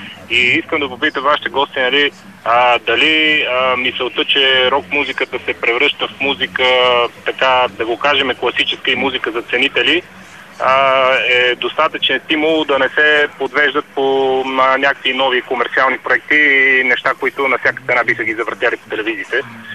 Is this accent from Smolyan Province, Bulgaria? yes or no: no; Sofia, Sofia City, Bulgaria; съм от София.